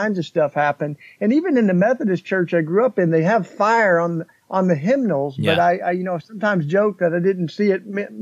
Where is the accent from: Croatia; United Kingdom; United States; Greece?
United States; Tennessee; now in Philadelphia, United States; Well, I grew up down south in Tennessee in the foothills of the Smoky Mountains, okay. and I'm not going to hide it.